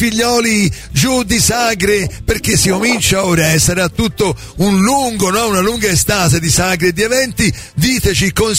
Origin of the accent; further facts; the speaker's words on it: Coreglia, Tuscany, Italy; Al mio paese, Coreglia, quando c'è la serata medioevale